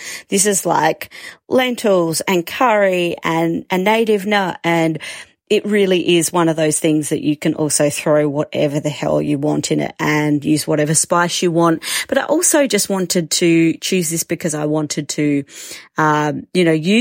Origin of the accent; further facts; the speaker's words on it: Australia; Everyone's going to be proud of being Australian and of our cultural past and our future and our possibility moving into the future.